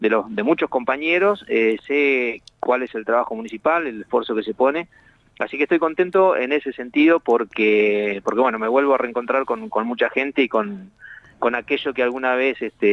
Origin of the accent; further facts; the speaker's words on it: Río Turbio, Santa Cruz, Argentina; born there; yo nací en Río Turbio. ¿Vos? Hasta hice la colimba en Río Turbio